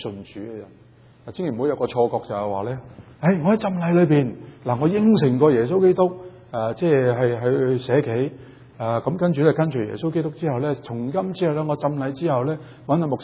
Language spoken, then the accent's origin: Chinese; Guangdong, China; accent: Cantonese; 我们广东话有个好撇